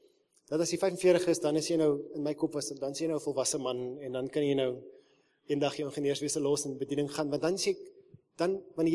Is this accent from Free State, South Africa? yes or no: no; Pretoria, Gauteng, South Africa; ons kom uit Pretoria omgewing